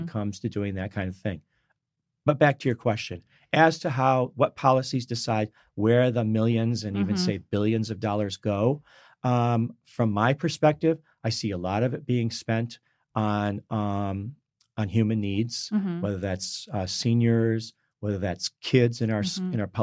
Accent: Michigan, United States; I grew up in Michigan. Mm-hmm. And so he worked for a car parts company. There was a lot of automotive industry related businesses in Michigan, all over Michigan.

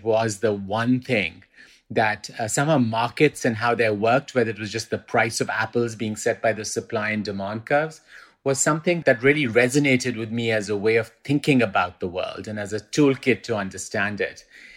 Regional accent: Pakistan; also born or lived in United Kingdom; now in New York, United States; I spent about 40% of my life growing up in Pakistan, then spent the next 20% in the UK, in England. And then I've been in New York since about 2001, so the last 40%.

